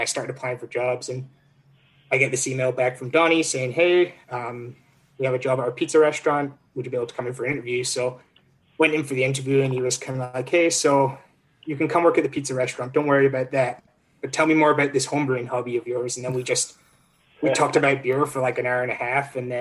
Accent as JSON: {"language": "English", "region": "Scotland", "country": "United Kingdom", "moved": "as an adult", "said": "So I'm originally from Scotland. I've been here for like 8.5 years now."}